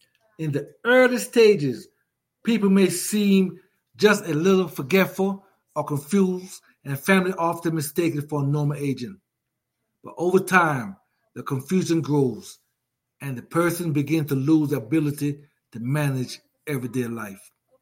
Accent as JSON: {"language": "English", "country": "Jamaica", "tie": "born there", "said": "because I was born in Jamaica"}